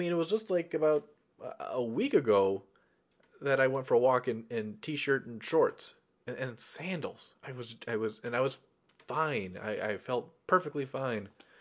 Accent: Midwest, United States; I don't know about you, but I grew up in the Midwest. I remember April as being a warm month.

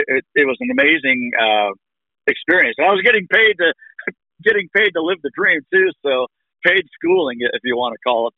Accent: Canada; I was born in a small town in Canada, a town called Fort Robinson. It was probably about 365 people when I was growing up there. And if you can think of a northern version of Mayberry, that's exactly how I grew up

